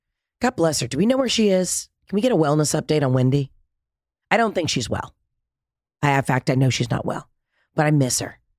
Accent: East Coast, United States; now in Los Angeles, United States; It's a Monday at 11 a.m. in Los Angeles, and Josh and I are the only soldiers here. But we're both from the East Coast, right?

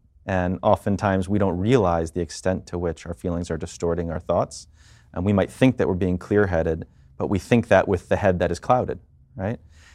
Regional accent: New York, United States; I am a dad, I'm a New Yorker, I'm a Jewish person, as we just said, and I'm a citizen of both America and the world.

